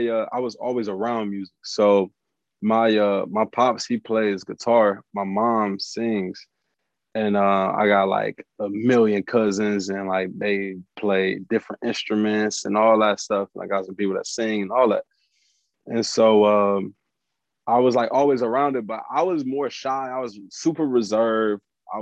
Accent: Acres Homes, Texas, United States; especially because I'm coming from Acres Homes, but I wasn't like in the streets like a lot of the people around me were.

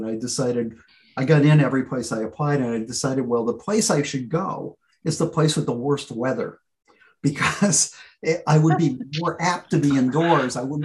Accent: Connecticut, United States; This was in Connecticut, in Hartford County, Connecticut, in the Connecticut Valley, which has some of the richest soil.

